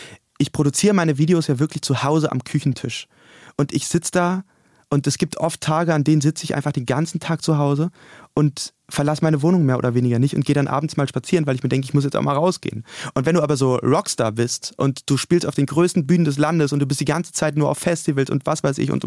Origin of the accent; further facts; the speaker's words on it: Berlin, Germany; Berlin ist meine Heimat und bin auch emotional sehr verbunden mit Berlin